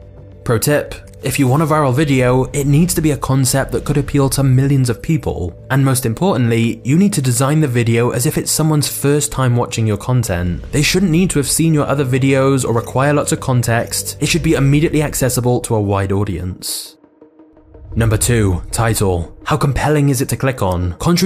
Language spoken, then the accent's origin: English; United Kingdom; I'm British, we say niche, not niche